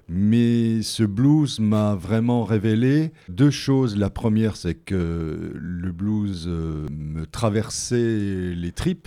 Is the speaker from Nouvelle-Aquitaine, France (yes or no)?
no; Grand Est, France; now in Saint-Faust, France; Non, je suis lorrain d'origine, oui. De la Moselle, proche de l'Alsace.